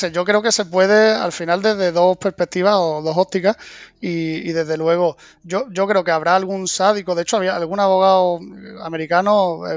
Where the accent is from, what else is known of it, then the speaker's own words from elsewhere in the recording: Cádiz, Andalusia, Spain; also born or lived in Barcelona; me vine a Cádiz porque estaba fuera, que es de donde soy, donde he vivido, aunque he estado también muchos años en Barcelona.